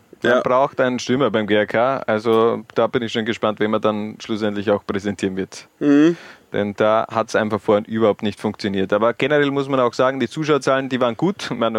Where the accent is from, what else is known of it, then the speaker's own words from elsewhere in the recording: Styria, Austria; persönlich als Steirer freue ich mich natürlich auch